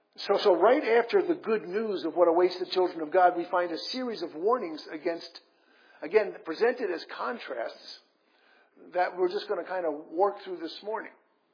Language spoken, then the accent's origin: English; Ireland; So as an Irish person myself, I mean, that remark doesn't bother me in the slightest.